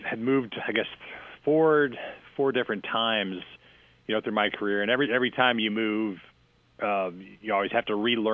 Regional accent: St. Louis, Missouri, United States; I grew up around St. Louis, and my parents watched the same station all the time

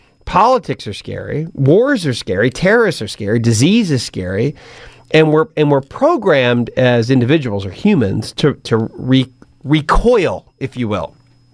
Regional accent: United States; I'm an American.

